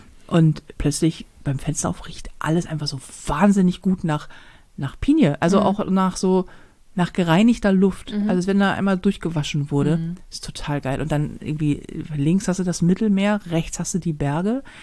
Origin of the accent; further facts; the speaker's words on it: Hamburg, Germany; Und das ist als Hamburger